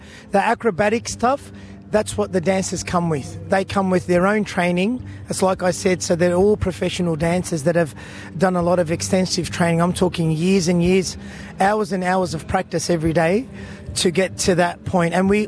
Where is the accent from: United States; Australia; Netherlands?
Australia; Melbourne, Victoria; being born and raised in Melbourne and being attached to numbers and age, the best advice I ever got